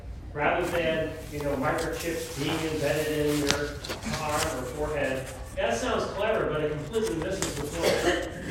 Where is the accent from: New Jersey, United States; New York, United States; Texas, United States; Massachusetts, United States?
New Jersey, United States; Jackson Township; I grew up in New Jersey, Jackson Township, which is a little bit north of Lakehurst, or Lakewood, New Jersey